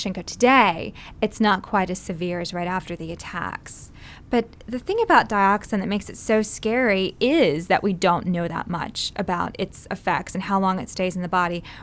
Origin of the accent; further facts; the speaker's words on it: the South, United States; accent: southern